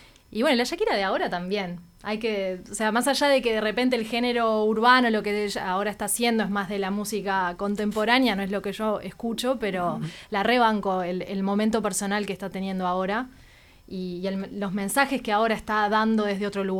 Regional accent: Las Piedras, Canelones, Uruguay; yo soy de Las Piedras, entonces viajaba todos los días hasta allá, hasta Buceo

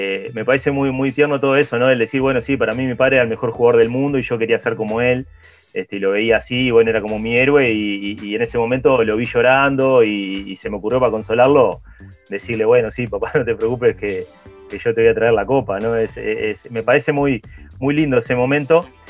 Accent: Uruguay; más allá de lo que nos pueda movilizar a nosotros como uruguayos

